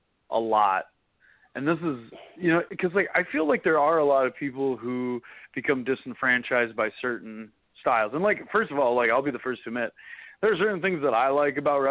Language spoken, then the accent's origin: English; Minnesota, United States; growing up in Minnesota and then also living in Robbinsdale